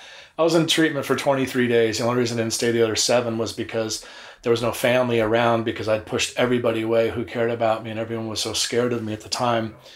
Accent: Long Beach, California, United States; Yeah, growing up in Long Beach, the scene was awesome.

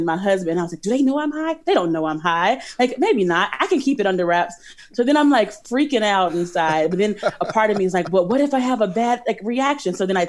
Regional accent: Chicago, Illinois, United States; And I am from Chicago. So, and if you're from Chicago, you know Garrett's popcorn.

